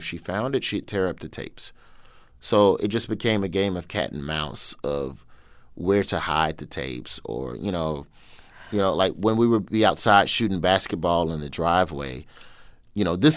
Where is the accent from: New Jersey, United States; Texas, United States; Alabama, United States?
Alabama, United States; Birmingham; moved away as an adult; So I grew up in Birmingham, Alabama, on the west side. The neighborhood is called West End.